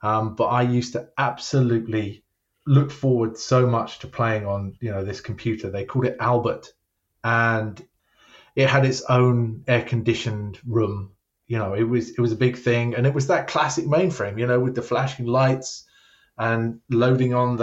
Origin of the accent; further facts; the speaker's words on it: Croydon, London, United Kingdom; moved away as an adult; Yeah, so I was in England for the first 30 years of my life, and my accent is just not going to go away. And also, when I talk to people from Britain, my accent comes back again. I was born in South Croydon. South Croydon, mate.